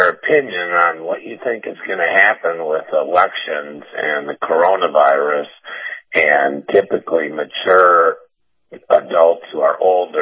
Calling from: Tampa, Florida, United States; Hey, Cap. … here in Tampa.

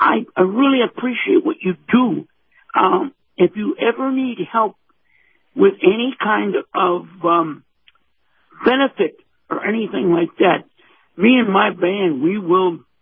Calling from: Bradenton, Florida, United States; in Bradenton.

